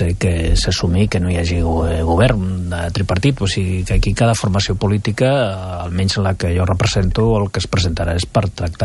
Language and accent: Catalan; Catalonia, Spain; Jo sóc català i catalanista.